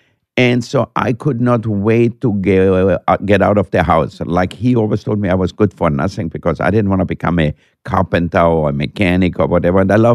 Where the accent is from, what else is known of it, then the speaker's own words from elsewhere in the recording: Austria; when I grew up in Austria, we had salads, or we had peas, or we had berries that was for the summertime.